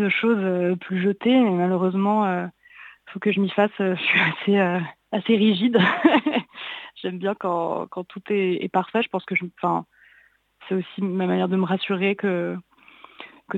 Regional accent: Nantes, Pays de la Loire, France; moi j'ai grandi à Nantes, donc dans une ville assez industrielle, proche de Saint-Nazaire

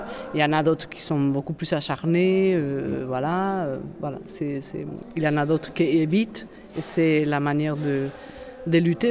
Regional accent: Madrid, Community of Madrid, Spain; j'ai fait un flashback dans ma jeunesse à Madrid.

